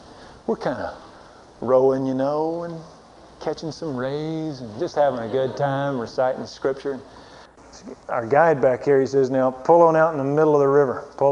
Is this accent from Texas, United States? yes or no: yes; Waco, Texas, United States; I'm from Waco. We got the Brazos that kind of, or the Bosque or something, kind of meanders through there.